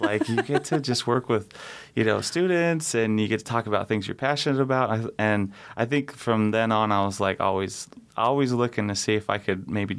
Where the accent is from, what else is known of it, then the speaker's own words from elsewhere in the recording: Soldotna, Alaska, United States; I'm originally from Soldotna. We had a feed store, Echo Lake Feed.